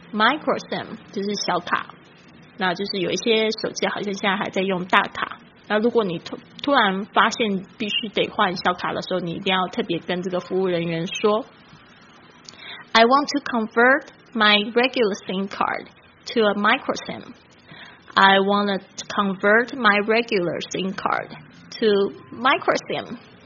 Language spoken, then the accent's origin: Chinese; China; now in Taiwan; 一讲妖呢大家就会知道我是从大陆来的。